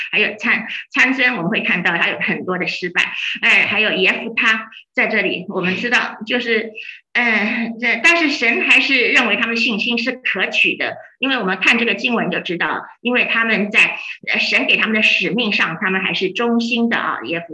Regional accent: China; 那就像我想我们中国人因为国家很大，这个地方口音很多，我们可以很容易理解，对不对？

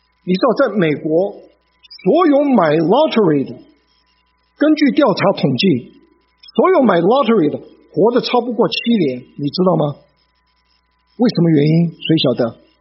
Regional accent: China; moved away; 我们中国人好不容易离开中国来到北美这个地方

